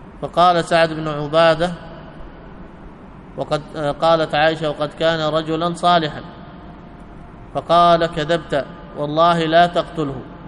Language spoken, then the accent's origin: Arabic; Yemen; وهكذا الجارودية التي يمثلها عندنا في اليمن الحوثة